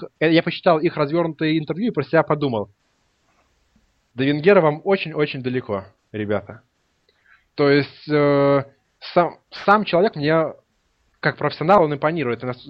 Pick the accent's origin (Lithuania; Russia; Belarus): Belarus; Minsk; Я сам из Минска